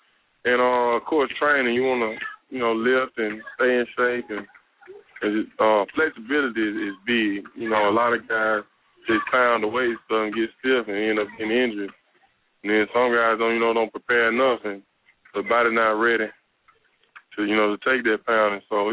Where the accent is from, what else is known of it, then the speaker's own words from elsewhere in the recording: Selma, Alabama, United States; I enjoy giving back to my hometown. It's a very historic town of, you know, Selma.